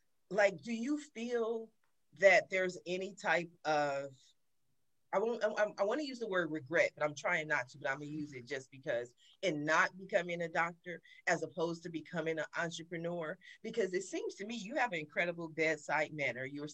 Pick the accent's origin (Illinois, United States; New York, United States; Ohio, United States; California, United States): Ohio, United States; Columbus; also born or lived in Washington, District of Columbia, United States